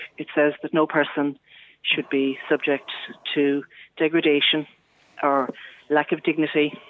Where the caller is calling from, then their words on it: Galway, Connacht, Ireland; I'm ringing you from Galway, Galway City, University College Hospital, Galway, actually.